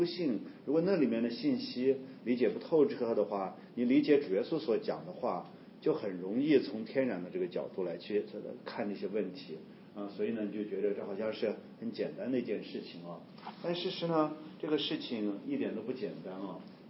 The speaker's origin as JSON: {"language": "Chinese", "country": "China", "said": "我想我们中国人是很实际的一个民族啊"}